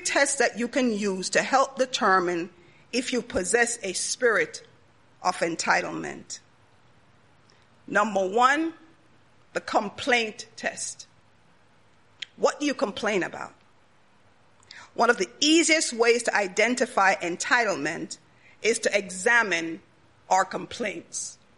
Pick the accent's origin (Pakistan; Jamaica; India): Jamaica; moved away as an adult; All of you, or most of you, know I'm Jamaican. You know, lived in there. I came here when I was 21 years old.